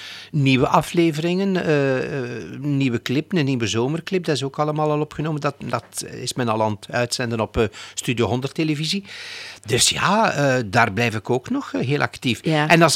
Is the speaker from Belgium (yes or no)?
yes; Ghent, East Flanders, Belgium; born there; Gent is voor mij nog altijd mijn stad waar ik geboren ben, waar ook alles begonnen is, waar mijn carrière begonnen is, ja. Waar ik mijn grote liefde gevonden heb, waar mijn ouders gestorven zijn, waar mijn ouders wonen, waar mijn ouders gewoond hebben.